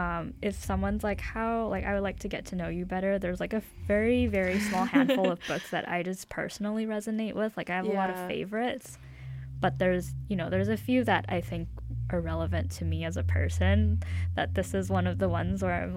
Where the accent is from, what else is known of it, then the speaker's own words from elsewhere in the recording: Canada; because I am Chinese Canadian